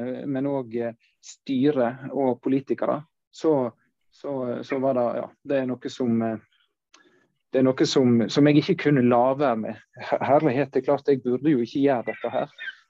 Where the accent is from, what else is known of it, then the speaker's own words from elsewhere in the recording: Vestland, Norway; Jeg kommer opprinnelig fra Sunnfjord, og da hører det sikkert på dialekten.